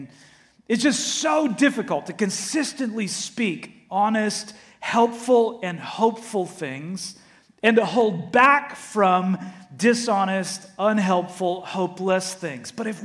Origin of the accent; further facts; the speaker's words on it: Canada; So I grew up in Canada, and I took French in school.